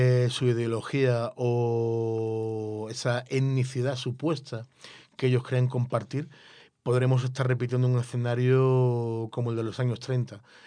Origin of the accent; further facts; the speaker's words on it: Spain; El presente me avergüenza como español